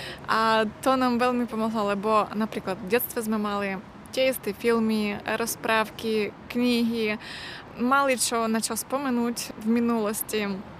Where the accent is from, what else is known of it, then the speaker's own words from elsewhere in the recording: Ukraine; now in Slovakia; Akože ja som zo stredu Ukrajiny a prišla na Slovensko 3 roky dozadu, tak v podstate už som 3 roky tu.